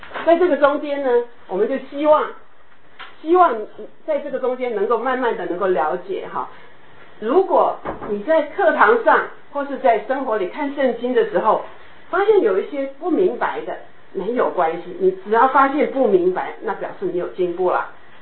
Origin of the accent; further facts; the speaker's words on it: Taiwan; 尤其我是台湾来的哈，那在各个地方都有，各种神都有。对，台湾是所有连石头都拜了